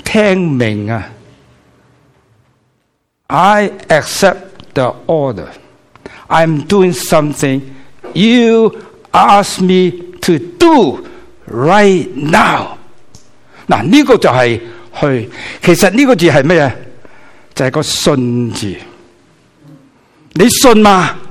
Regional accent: Guangdong, China; accent: Cantonese; 一对出来呢就是我们广东话来的，那个字就是我们用的说话

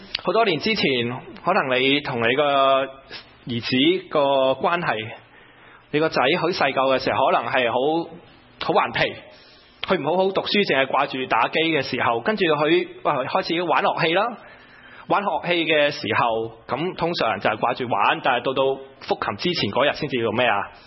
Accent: China; 跟住作为中国人的爸爸

